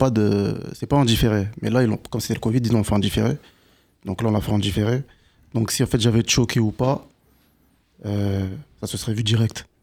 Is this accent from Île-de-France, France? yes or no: no; Amiens, Hauts-de-France, France; j'ai grandi à Amiens Nord. J'ai grandi à Amiens Nord et suite à ça, j'ai déménagé à Amiens Sud. Donc du coup, on va dire que la musique, elle a réellement commencé à Amiens Sud. Mais sinon, je suis d'Amiens Nord de base.